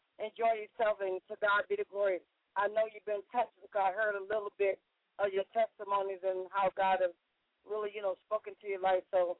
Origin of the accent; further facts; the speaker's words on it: Sherman, United States; But I am from Sherman